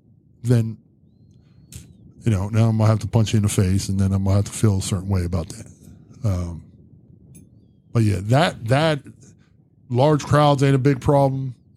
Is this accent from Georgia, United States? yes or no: no; Zanesville, Ohio, United States; Where are you from? And I'm like, Zanesville. I don't know where that is. Where is it? In Ohio.